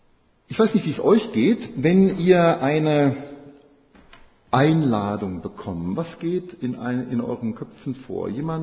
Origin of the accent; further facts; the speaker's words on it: Croatia; Dobrojutro, sagt man da, wo ich herkomme. Das ist kroatisch und heißt guten Morgen.